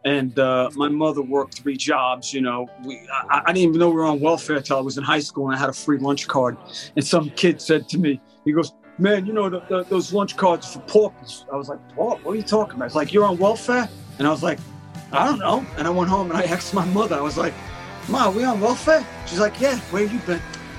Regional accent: Long Island, New York, United States; I'm originally from Long Island, so it's great to speak to English people whenever I can.

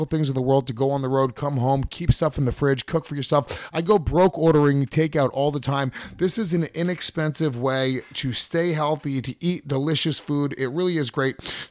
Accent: Paterson, New Jersey, United States; Doggy, I'm from Paterson, New Jersey.

